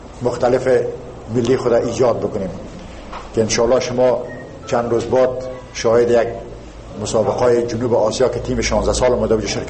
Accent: Afghanistan; ما به مو غیرت شامت افغانی خود، ما میخواییم فوتبال بکنیم

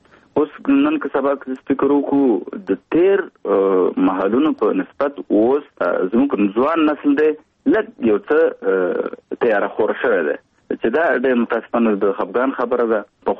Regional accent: Kunar, Afghanistan; also born or lived in Kabul; زه د افغانستان د یوې غرنۍ سیمې چې کونړ ولایت نومېږي، زه د کونړ ولایت یم. په 1991 زیږدیز کال کې هلته زیږېدلی یم. ابتدایي اړومبني تعلیمات مې هلته په خپله سیمه کې کړي دي، وروسته بیا کابل ته راغلی یم.

